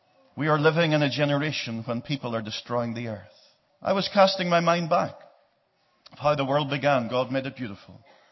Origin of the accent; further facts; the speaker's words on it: Ireland; I love that color. I come from the Emerald Isle. You know that. And there's something of Ireland in heaven, I discover.